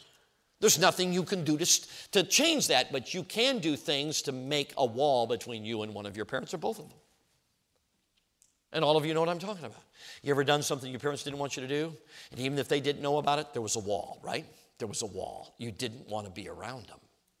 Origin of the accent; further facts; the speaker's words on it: Chicago, Illinois, United States; I grew up in Chicago. Okay, we know what they all are.